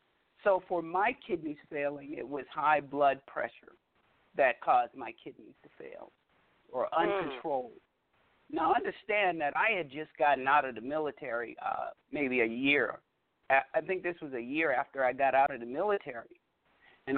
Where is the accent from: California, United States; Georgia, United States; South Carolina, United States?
South Carolina, United States; Charleston; I'm from Charleston, South Carolina. I'm going to head back to Charleston to live.